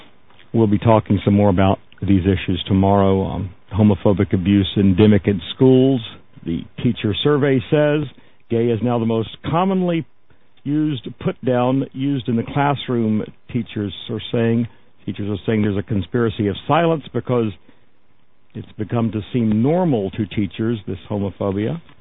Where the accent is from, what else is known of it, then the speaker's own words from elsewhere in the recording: the South, United States; Growing up in the South, you know, come across many of those.